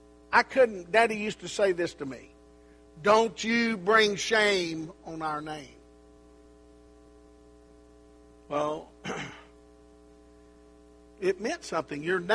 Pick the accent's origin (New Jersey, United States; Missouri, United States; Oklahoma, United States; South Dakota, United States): Oklahoma, United States; Wilburton; My family, you know, I grew up in Wilburton, Oklahoma. My grandparents on both sides lived there.